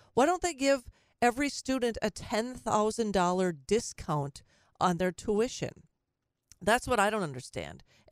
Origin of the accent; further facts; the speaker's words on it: Minnesota, United States; accent: Minnesota; No, it's in Fargo, that's my Minnesota accent.